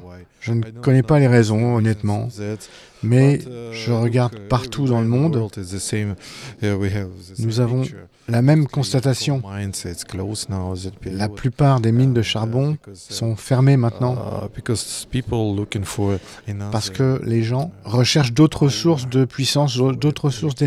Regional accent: Ukraine; une petite ville par rapport à la mine, rien de spécial. Mais oui, mon pays d'origine était la capitale des mineurs.

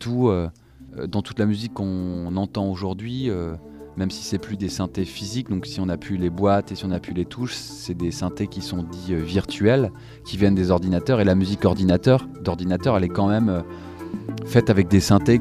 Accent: Lille, Hauts-de-France, France; Moi, je suis lillois aussi

